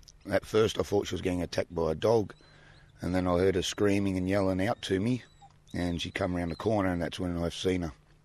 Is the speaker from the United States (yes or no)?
no; Gilgandra, New South Wales, Australia; I'm from Gilgandra.